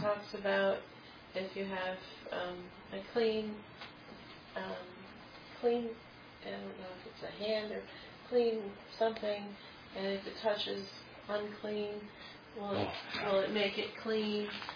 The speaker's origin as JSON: {"language": "English", "region": "Colorado", "country": "United States", "said": "I'm from Colorado."}